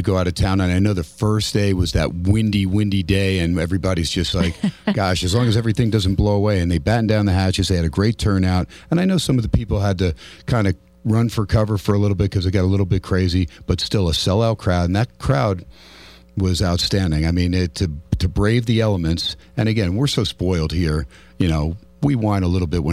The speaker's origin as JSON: {"language": "English", "region": "New Jersey", "country": "United States", "tie": "born or raised there", "lives_now": "Las Vegas, United States", "said": "And growing up in Jersey, my dad was from Brooklyn. So New York, that's all we used to hear."}